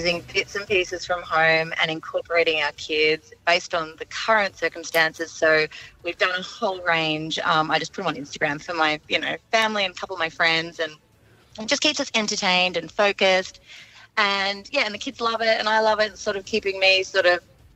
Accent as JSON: {"language": "English", "town": "Richmond", "region": "Victoria", "country": "Australia", "said": "I'm from Richmond, Victoria."}